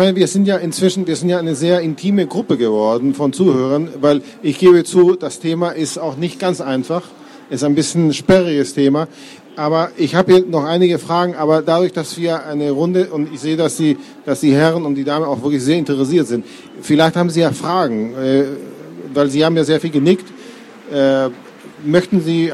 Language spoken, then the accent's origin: German; Chile; ich bin selber in Südamerika aufgewachsen und zwar in Chile. So, das ist in den 60er Jahren, das heißt, alles kommt dort etwas später